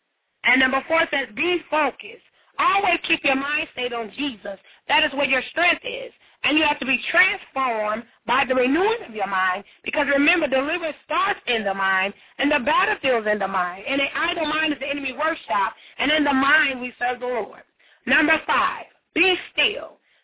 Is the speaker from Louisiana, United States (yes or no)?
no; St. Joseph, Michigan, United States; I'm just so excited about being back in my hometown, Bethany, Michigan, St. Joseph, Michigan.